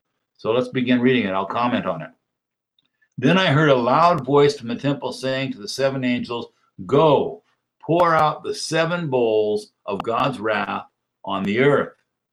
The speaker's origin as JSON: {"language": "English", "town": "San Diego", "region": "California", "country": "United States", "tie": "born or raised there", "said": "I was raised in North San Diego, and I would go to the ocean almost every day."}